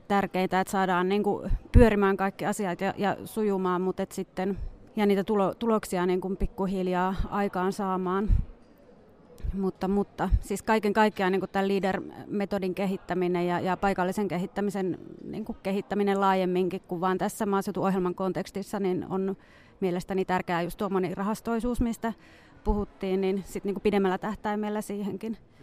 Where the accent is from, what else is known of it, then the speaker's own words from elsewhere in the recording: Puumala, South Savo, Finland; now in Helsinki, Finland; mä oon Puumalasta, siis sieltä Etelä-Savosta itse kotoisin harvaan asutulta maaseudulta ja siellä, vaikka nyt viihdyn kyllä Helsingissä, asun tällä hetkellä ja viihdyn täällä, mutta et niin kuin peruskallio ja sielumaisema on sitten siellä Saimaan rannalla.